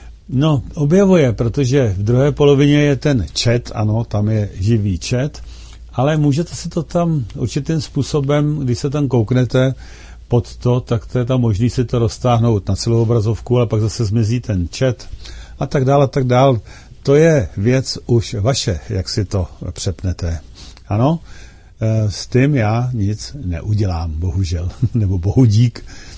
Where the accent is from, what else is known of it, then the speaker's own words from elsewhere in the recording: Příšov, Plzeň Region, Czechia; tam v té mé rodné obci Příšov